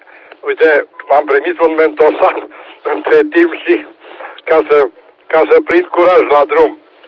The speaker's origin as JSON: {"language": "Romanian", "town": "Timișoara", "region": "Timiș County", "country": "Romania", "said": "sunt tot din Timișoara"}